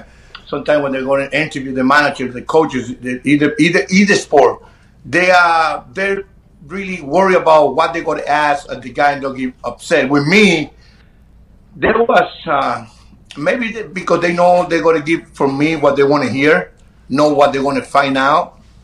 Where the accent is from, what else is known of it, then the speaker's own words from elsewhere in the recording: Chicago, Illinois, United States; Well, remember, I grew up in Chicago. I grew up playing Chicago.